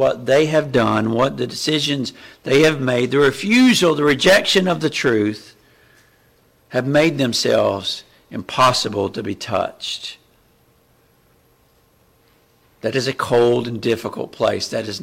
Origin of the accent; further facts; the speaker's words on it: Kentucky, United States; now in North Carolina, United States; Growing up in Eastern Kentucky, we didn't have a ton of pine trees.